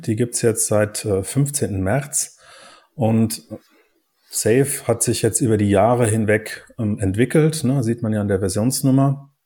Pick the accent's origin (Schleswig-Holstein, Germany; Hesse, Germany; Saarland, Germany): Hesse, Germany; Offenbach; ich bin gebürtiger Hesse, also in Offenbach geboren, durfte man vor ein paar Jahren noch nicht so laut erzählen und bin nie wirklich aus Hessen weggekommen. Gibt eine kurze Episode, habe ich in Rheinland-Pfalz gewohnt, aber ich bin jetzt im schönen Ried in der Nähe von Darmstadt zu Hause.